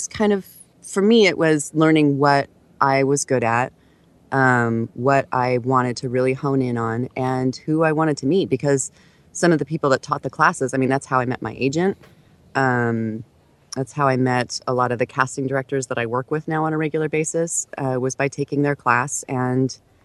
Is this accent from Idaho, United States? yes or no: yes; Boise, Idaho, United States; I grew up in Boise, Idaho, and, you know, it's not like it's not like there are a ton of opportunities in Boise, Idaho.